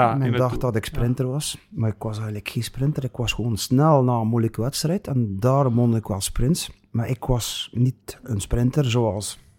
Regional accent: West Flanders, Belgium; En ja, uiteraard als West-Vlamingen, hè, in het West-Vlaams

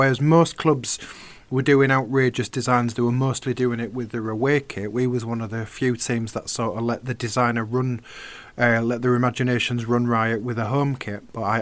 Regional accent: Hull, Yorkshire and the Humber, United Kingdom; Okay, well, I'm from Hull.

